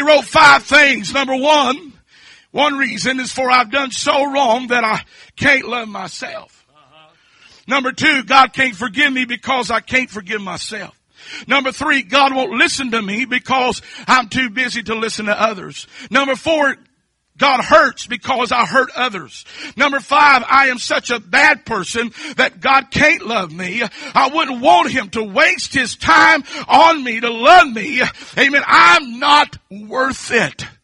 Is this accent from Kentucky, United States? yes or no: yes; Kentucky, United States; maybe it's because I'm from Kentucky, I don't know.